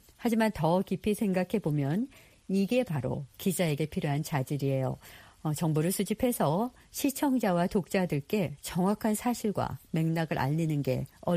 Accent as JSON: {"language": "Korean", "region": "California", "country": "United States", "tie": "born or raised there", "also_born_or_lived": "Glendale", "said": "저는 서부 최대 도시인 로스앤젤레스 근교 글렌데일에서 태어나서 오렌지 카운티에서 자랐고요."}